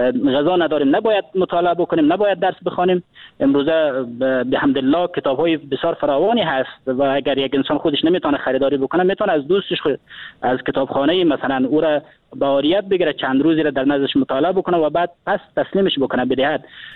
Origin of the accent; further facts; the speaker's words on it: Afghanistan; به عنوان یک افغان، با عنوان یک جوان در وطن ما زندگی میکنیم،